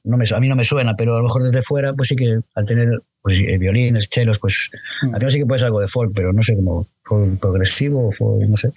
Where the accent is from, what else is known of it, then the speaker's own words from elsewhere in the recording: A Coruña, Galicia, Spain; nos somos de Coruña, estamos grabando en Orro, que es un pueblito al lado de Coruña